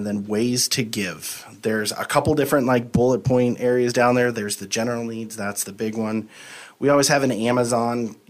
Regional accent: Helena, Montana, United States; moved away as an adult; now in Missoula, United States; And so, yeah, born and raised there. Came over to the university in 2000. So I graduated from there in 2004. And now I'm a Missoulian. I've lived here longer than I have in Helena.

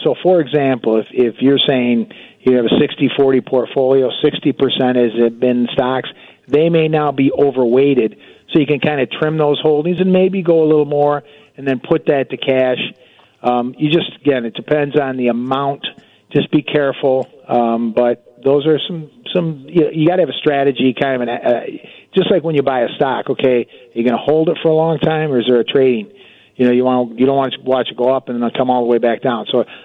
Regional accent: Michigan, United States; Well, you know, I'm originally from Michigan.

